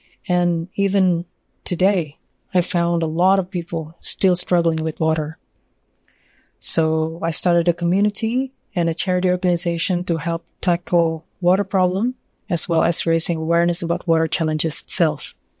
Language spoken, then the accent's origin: English; Indonesia; English is a second language; from Indonesia.